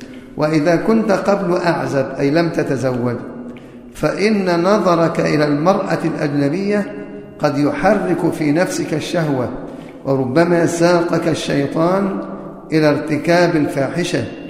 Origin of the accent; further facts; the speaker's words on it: Egypt; عدد النساء عندنا في مصر والمدرسات أكثر من عدد المدرسين